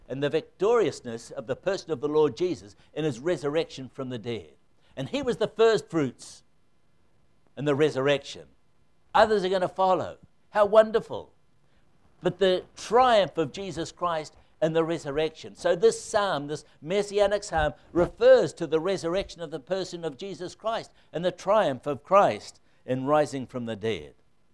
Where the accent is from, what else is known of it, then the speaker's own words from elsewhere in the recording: New Zealand; moved away as an adult; also born or lived in Colombia; You know, we come from New Zealand. And I remember when we left Colombia to go back to New Zealand